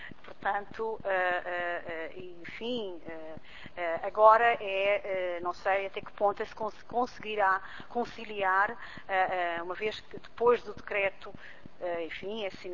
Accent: Madeira, Portugal; Evidentemente que nós estamos conscientes, como madeirenses, de que a liberalização tem virtualidades muito importantes para a nossa economia regional.

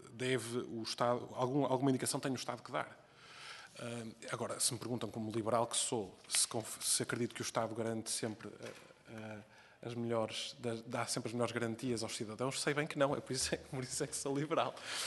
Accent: Porto, Portugal; sendo eu portuense até

